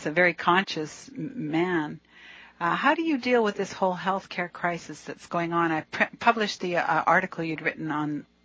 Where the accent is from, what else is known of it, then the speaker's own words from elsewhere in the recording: Canada; now in United States; I'm a Canadian and now living in this country, and I'm confused by that.